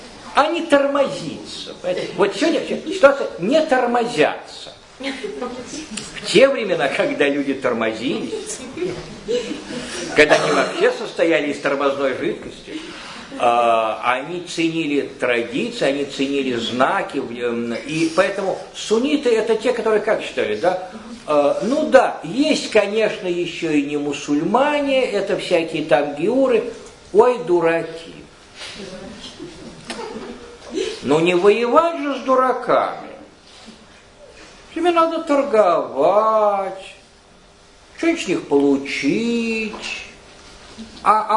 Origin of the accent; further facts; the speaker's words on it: Russia; Он сказал, откуда? Я сказал, из России.